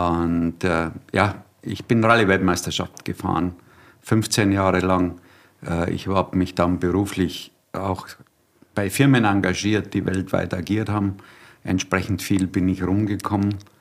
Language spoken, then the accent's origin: German; Munich, Bavaria, Germany; born there; ich bin einer der wenigen gebürtigen Münchner.